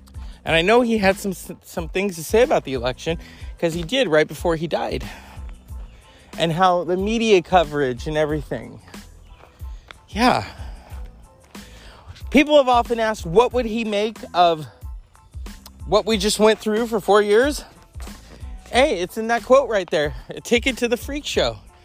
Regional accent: California, United States; I'm born and bred in California.

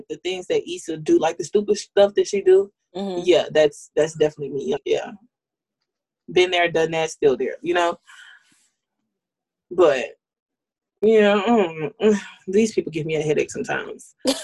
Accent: Houston, Texas, United States; Houston, Texas. Like, that's my hometown.

